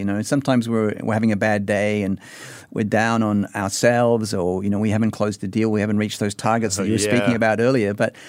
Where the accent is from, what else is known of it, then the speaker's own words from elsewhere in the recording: Sydney, New South Wales, Australia; my hometown of Sydney, Australia.